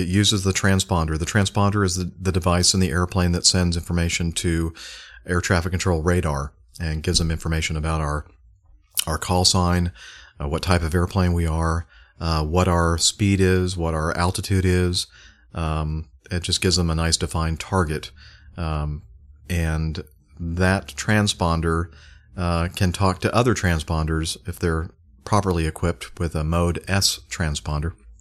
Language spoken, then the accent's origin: English; Los Alamitos, California, United States; not far from where I grew up in Los Alamitos